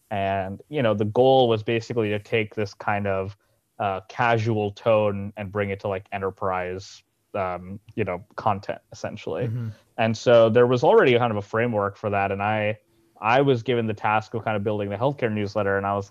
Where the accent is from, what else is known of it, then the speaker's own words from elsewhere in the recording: New York, United States; So I mean, I grew up in New York. I've been here my whole life, actually. Went to school here, still here.